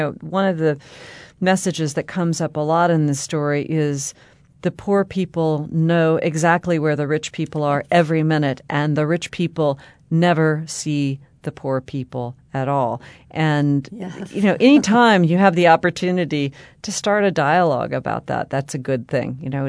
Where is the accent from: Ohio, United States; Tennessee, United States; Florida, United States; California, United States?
Tennessee, United States; Nashville; But you know, I'm from Nashville, Tennessee.